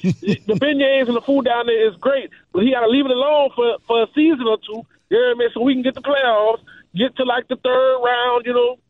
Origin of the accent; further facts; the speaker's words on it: New Orleans, Louisiana, United States; I'm from New Orleans, so, you know, I'm a homer all the way.